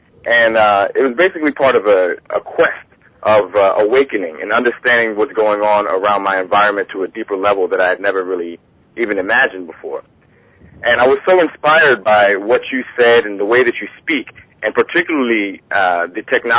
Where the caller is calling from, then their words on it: Atlanta, Georgia, United States; I'm calling from Atlanta, Georgia.